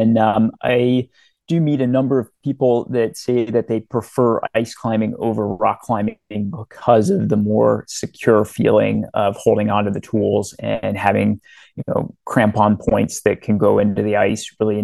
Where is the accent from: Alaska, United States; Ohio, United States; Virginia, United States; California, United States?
Virginia, United States; I grew up in Virginia, and I've been learning about outdoor recreation and playing in the mountains here since I was a child.